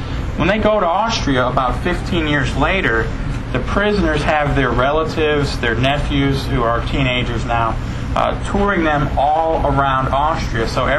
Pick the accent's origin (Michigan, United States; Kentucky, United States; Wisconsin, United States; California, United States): Kentucky, United States; I'm actually from Trigg County, so real close.